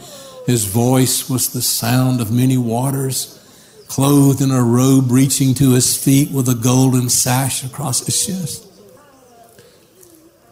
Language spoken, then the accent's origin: English; Alabama, United States; I'm from Alabama.